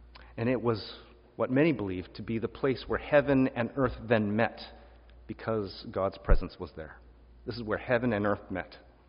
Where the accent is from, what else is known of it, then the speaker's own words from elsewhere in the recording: Canada; born there; I really take my citizenship for granted as a Canadian who was born here.